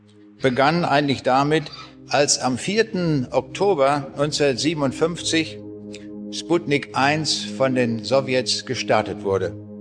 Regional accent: Braunschweig, Lower Saxony, Germany; Ich komme aus Braunschweig. Wo liegt Braunschweig?

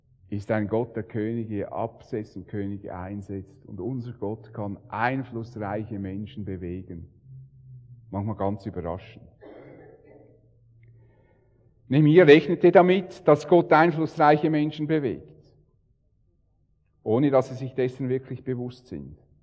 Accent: Switzerland; In Deutschland, also wo er studiert, braucht man ja dann als Schweizer immer eine Aufenthaltsbewilligung. Weil ich in Deutschland war, muss ich jedes Jahr auf dieses Büro

